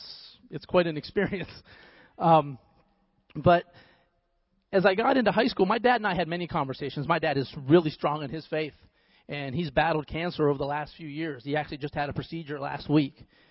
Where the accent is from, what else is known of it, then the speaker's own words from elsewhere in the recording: Youngstown, Ohio, United States; I'm from Youngstown, Ohio. So just for you, for all my Ohio people, OH!